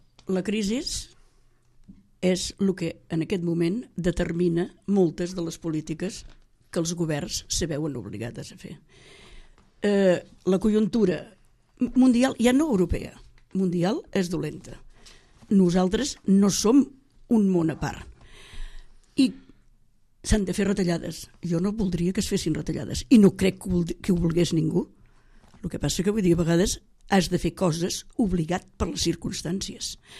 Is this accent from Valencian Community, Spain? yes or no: no; Catalonia, Spain; Tan tontos som els catalans que no sabem gestionar els nostres diners?